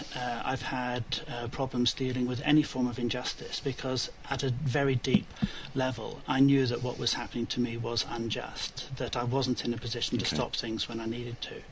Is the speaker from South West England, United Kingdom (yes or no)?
yes; South West England, United Kingdom; when I was growing up in the West Country in England.